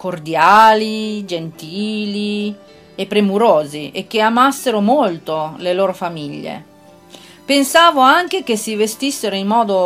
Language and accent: Italian; Lima, Peru; moved away as an adult; now in Italy; vengo dal Sud America e sono peruviana, di Lima, ma le mie origini sono italiane. Ho vissuto in Perù fino a quando avevo 25 anni e poi ho deciso di venire in Italia.